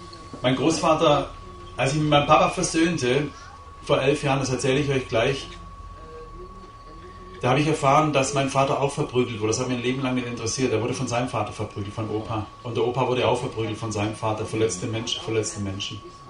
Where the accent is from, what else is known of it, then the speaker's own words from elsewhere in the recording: Schlossburg, Baden-Württemberg, Germany; Ich komme aus Schlossburg. Das ärmste Dorf Württembergs. Aufgewachsen wie in einer Höhle.